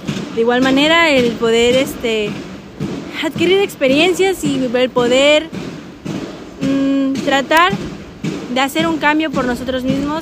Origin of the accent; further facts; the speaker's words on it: Los Mochis, Sinaloa, Mexico; Soy de Los Mochis, Sinaloa.